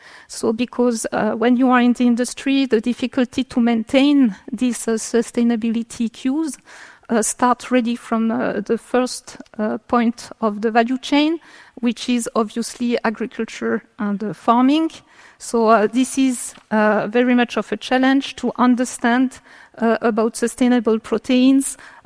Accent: Romandy, Switzerland; English is a second language; as you can guess from my accent, I'm coming from the French part of Switzerland.

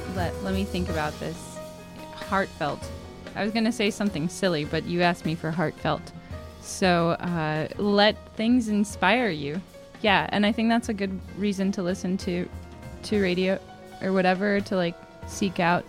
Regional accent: Detroit, Michigan, United States; Detroit, Michigan.

